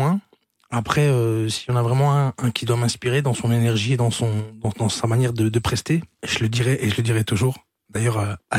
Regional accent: Charleroi, Wallonia, Belgium; Donc moi, je viens de Charleroi.

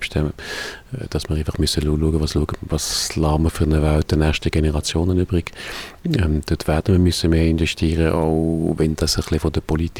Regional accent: Düdingen, Fribourg, Switzerland; Ich komme aus Dödingen

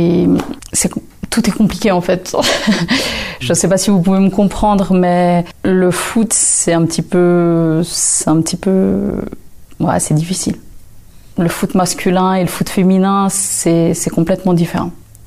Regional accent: France; Et moi, je suis française, hein, je viens du foot français.

